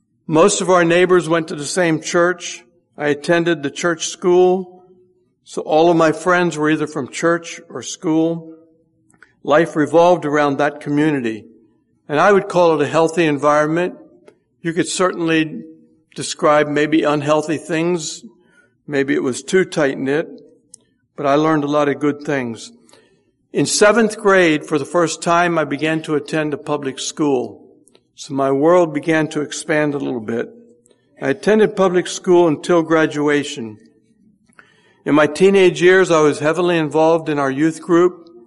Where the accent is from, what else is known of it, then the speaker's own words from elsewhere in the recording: Denbigh, Virginia, United States; born there; I was born in Denby, Virginia. How many of you ever heard of Denby, Virginia? Oh, okay. It's very small square mileage area in the northern part of Newport News, Virginia